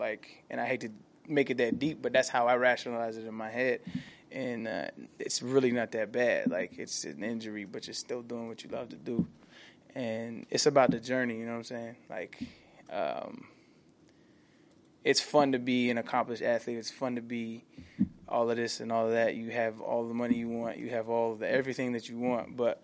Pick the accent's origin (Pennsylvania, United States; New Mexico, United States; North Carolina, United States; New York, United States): New Mexico, United States; Albuquerque; also born or lived in San Diego, United States; from my city where I'm from, Albuquerque, New Mexico, my hometown, San Diego, and here a lot.